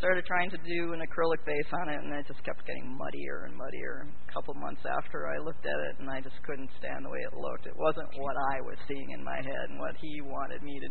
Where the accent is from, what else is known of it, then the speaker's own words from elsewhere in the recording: Pulaski, Wisconsin, United States; also born or lived in Kalamazoo, Michigan; I was born in Kalamazoo in 1961 by a father and mother who were both very inclined towards art and brought me to Pulaski, Wisconsin